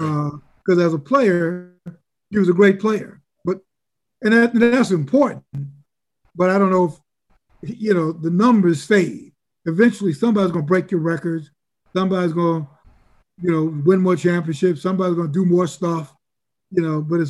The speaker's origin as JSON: {"language": "English", "town": "Chicago", "region": "Illinois", "country": "United States", "tie": "born or raised there", "said": "I grew up in Chicago."}